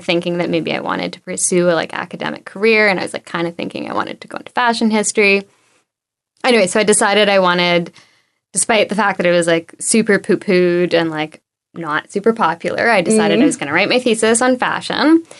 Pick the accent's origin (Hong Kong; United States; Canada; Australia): Canada; British Columbia; I grew up on Vancouver Island.